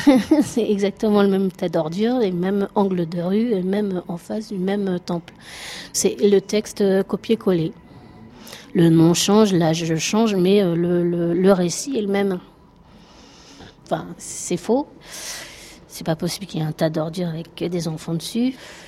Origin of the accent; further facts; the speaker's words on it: France; en tant que française